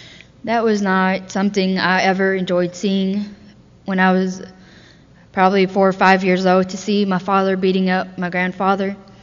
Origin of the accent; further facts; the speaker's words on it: Bakhchysarai, Crimea, Ukraine; I am currently 18 years old. I was born in Bakhchisarai, Ukraine. I grew up with two alcoholic parents.